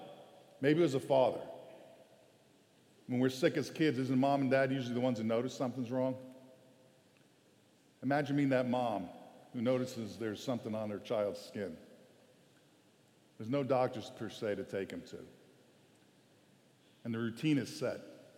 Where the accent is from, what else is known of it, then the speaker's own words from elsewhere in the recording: Pittsburgh, Pennsylvania, United States; Maybe it's we're downtown. We're from Pittsburgh, right?